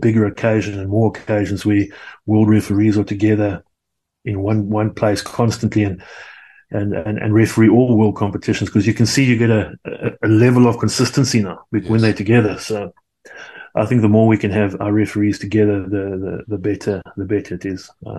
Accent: South Africa; yes, I'm a South African supporter because I'm a South African and I love those players.

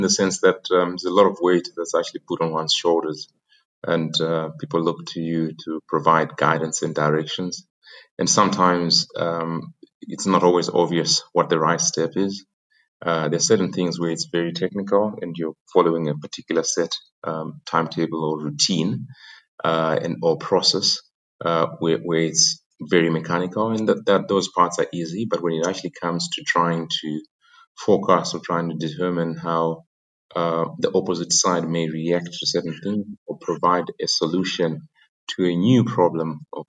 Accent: Zimbabwe; moved away as an adult; also born or lived in Oxford, United Kingdom; Born and bred in Zim, and I served my articles for accounting at Coopers and Lybrand in Zimbabwe, and then I went off to Oxford

